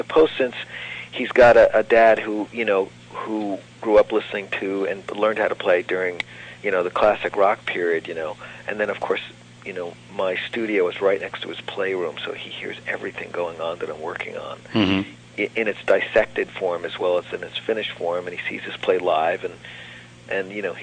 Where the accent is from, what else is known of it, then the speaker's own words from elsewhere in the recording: New York, United States; growing up in New York State, you were tested by what they call the Regents Board